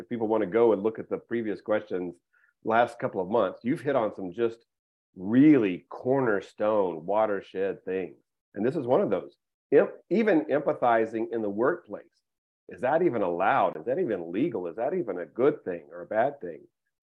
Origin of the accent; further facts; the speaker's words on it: United States; And that's just a part of being American and white.